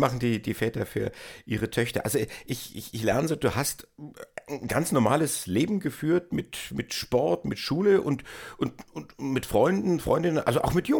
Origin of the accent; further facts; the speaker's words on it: Erlangen, Bavaria, Germany; born there; ich gestehe, ein echter oder waschechter Franke bin zumindest ich nicht. Zwar geboren in Erlangen, aber meine Eltern sind dann waschechte Berliner. Das heißt, mir fehlt vollends der Bezug zur fränkischen Zunge.